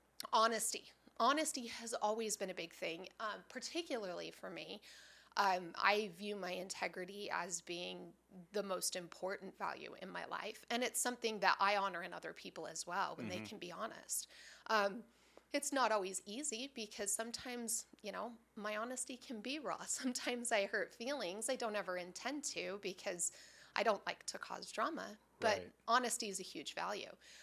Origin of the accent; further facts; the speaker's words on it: Utah, United States; I was born in Utah and raised for the majority of my life in Utah.